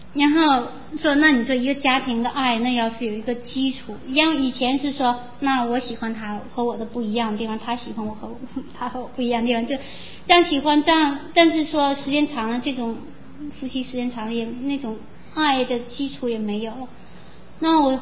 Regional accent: China; 因为我们从大陆来的

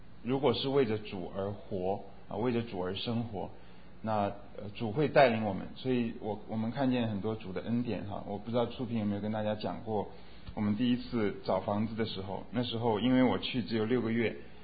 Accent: China; also born or lived in United States; 以前从中国到美国来要学怎么样用银行，但是现在回到中国我发现中国的很多事情我都不知道

